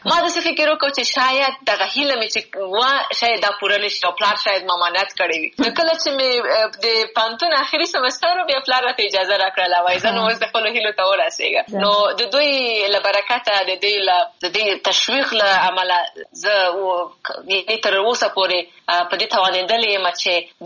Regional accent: Kabul, Afghanistan; also born or lived in Laghman; زه د افغانستان یم، خو بیا په افغانستان کې د لغمان ولایت یم. په کابل کې زیږیدلی یم، کابل کې مې ژوند کړی دی، ښوونځی مې هم په کابل کې لوستی دی، پوهنتون مې هم په کابل کې لوستی،

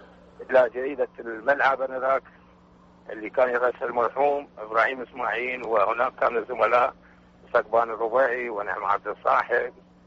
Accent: Baghdad, Baghdad Governorate, Iraq; انا من مواليد بغداد، جانب الكرخ، محله جامع عطا.

